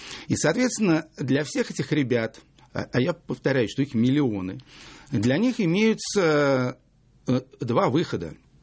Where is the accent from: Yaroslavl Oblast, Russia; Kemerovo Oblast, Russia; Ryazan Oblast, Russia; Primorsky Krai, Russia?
Yaroslavl Oblast, Russia; Yaroslavl; А я хоть и уроженец города Ярославля, но, к сожалению, утратил уже довольно давно связь с нашей славной провинцией